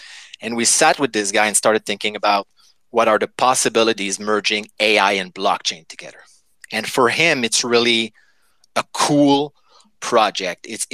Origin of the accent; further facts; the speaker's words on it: Montreal, Quebec, Canada; English is a second language; We're from Montreal, Quebec, by the way.